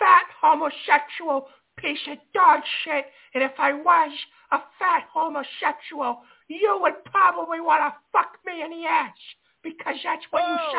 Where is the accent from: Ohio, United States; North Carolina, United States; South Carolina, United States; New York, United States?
New York, United States; Bronx; from the Bronx.